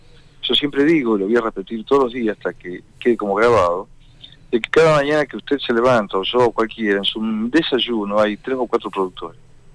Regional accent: Argentina; yo como argentino me voy a Chile

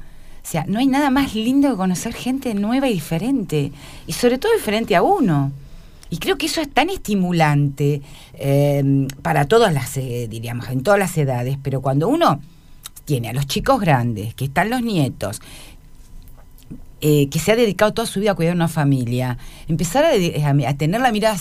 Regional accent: Buenos Aires, Argentina; Yo me crié en Buenos Aires. Hago esto autorreferencial porque en Buenos Aires vos vivís en un departamento.

